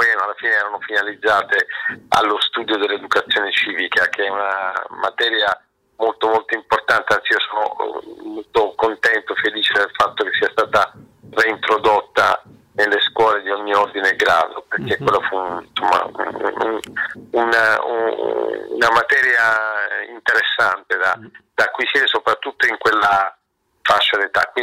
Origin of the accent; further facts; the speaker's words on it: Andria, Apulia, Italy; in giro per la mia città natale, che appunto è Andria